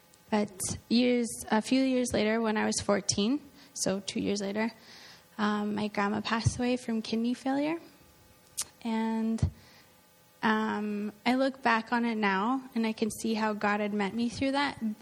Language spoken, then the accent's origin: English; Medicine Hat, Alberta, Canada; I'm from Alberta. Alberta and Medicine Hat.